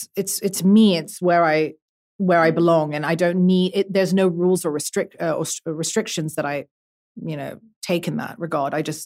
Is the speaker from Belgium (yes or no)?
yes; Brussels, Brussels-Capital Region, Belgium; now in United Arab Emirates; I was born and raised in Brussels. I'm an artist. I live in the UAE. I grew up all over the world.